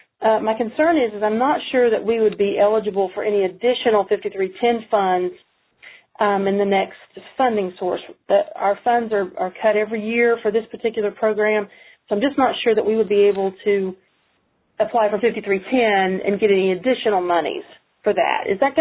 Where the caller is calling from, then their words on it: North Carolina, United States; I'm calling from North Carolina.